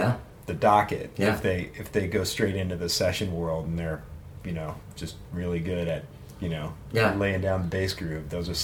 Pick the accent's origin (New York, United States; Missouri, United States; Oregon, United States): New York, United States; New York City; Yeah, Upper West Side, 110th and Riverside.